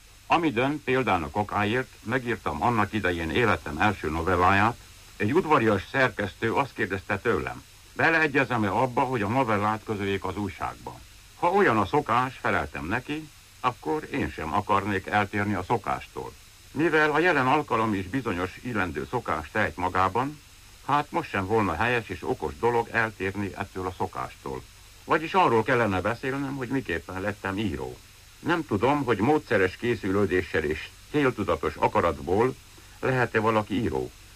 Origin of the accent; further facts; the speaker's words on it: Székely Land, Romania; azt kell gondolnom, hogy az én írói természetemre különösképpen jellemző, hogy Székelynek születtem.